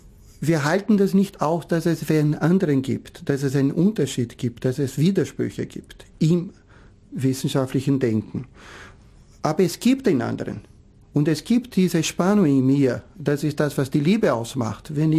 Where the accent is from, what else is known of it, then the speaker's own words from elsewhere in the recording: Brazil; moved away as an adult; now in Austria; dass ich als Brasilianer hier in Österreich aufgewachsen bin. Also ich bin von Brasilien mit 20 weggezogen